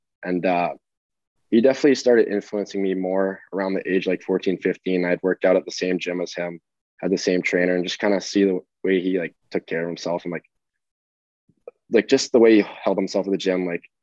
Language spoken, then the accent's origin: English; Canada; obviously he's from Russia, but I was from Canada, so it's slightly different.